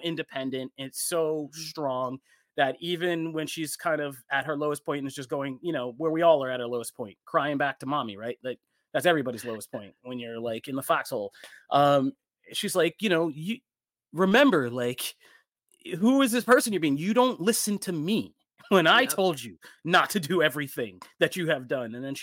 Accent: Philadelphia, Pennsylvania, United States; I'm from Philadelphia and a man.

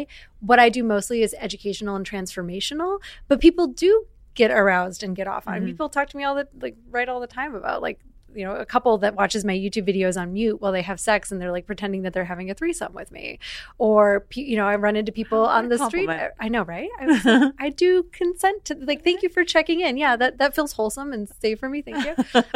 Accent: Midwest, United States; but I grew up in the Midwest.

